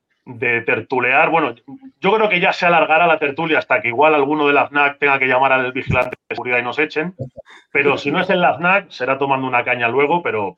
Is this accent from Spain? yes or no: yes; Huelva, Andalusia, Spain; yo encima me crié en Huelva, con lo cual no tengo tampoco ese sentimiento